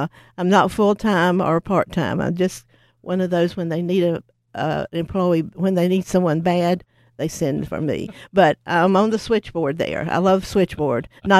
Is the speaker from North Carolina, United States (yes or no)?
yes; Mills River, North Carolina, United States; We're from Mills River